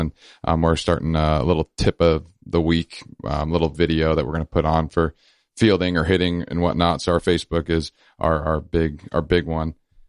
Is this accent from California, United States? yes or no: no; Washington, United States; not being from here, being from, I'm from Washington State.